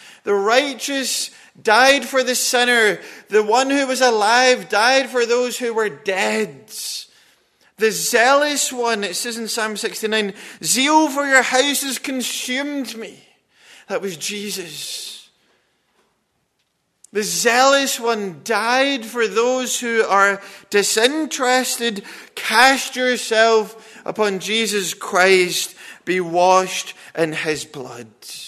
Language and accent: English; Scotland, United Kingdom; Yeah, I'm from Scotland.